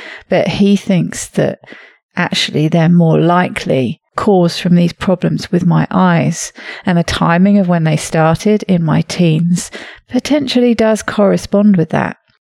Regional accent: United Kingdom; I'm a Brit, so I can't help but mention the weather.

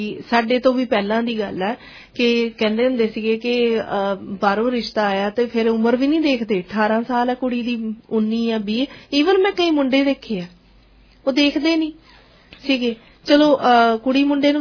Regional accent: Punjab, India; moved away; ਜਦੋਂ ਕਦੀ ਵੀ ਮੈਂ ਕਹਿੰਦੀ ਕਿ ਮੈਂ ਦੁਆਬੇ ਤੋਂ ਹਾਂ ਤਾਂ ਕਈ ਲੋਕੀ ਫਿਰ ਥੋੜਾ ਸੋਚ ਚ ਪੈ ਜਾਂਦੇ ਆ

